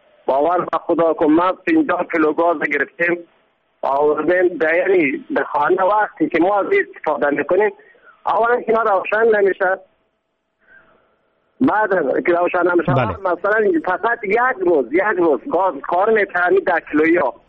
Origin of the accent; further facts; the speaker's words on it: Ghazni, Afghanistan; ولایت های سرسل مثل ولایت ما غزنی